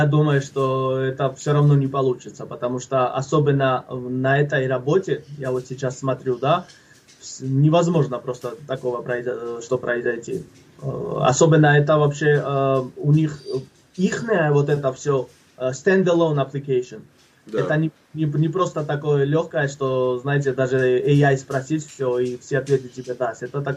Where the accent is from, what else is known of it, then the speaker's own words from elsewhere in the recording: Georgia; now in United States; я вот грузин